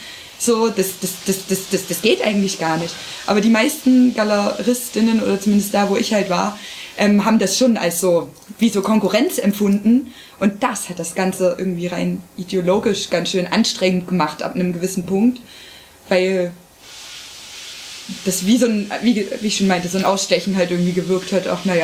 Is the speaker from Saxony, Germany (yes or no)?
yes; Görlitz, Saxony, Germany; ich bin in Görlitz geboren. So, meine Heimatstadt schreibt einen Kunstpreis aus.